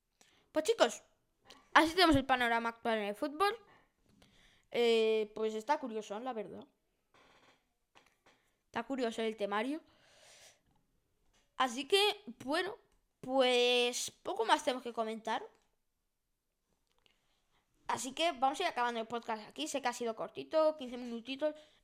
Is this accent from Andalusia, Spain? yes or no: no; Ceuta, Spain; Yo, que soy de Ceuta.